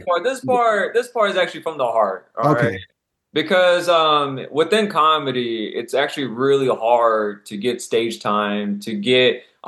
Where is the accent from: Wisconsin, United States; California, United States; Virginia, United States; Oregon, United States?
California, United States; now in Las Vegas, United States; I came from the Bay Area. So in Bay Area, you have San Francisco, you have Oakland, you have San Jose, you have three major cities